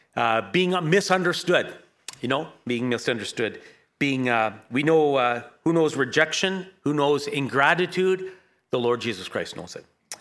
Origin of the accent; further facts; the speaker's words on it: London, United Kingdom; born there; I was born in Here's my address, born. 8 Natal Road, if my dad is correct, London, England.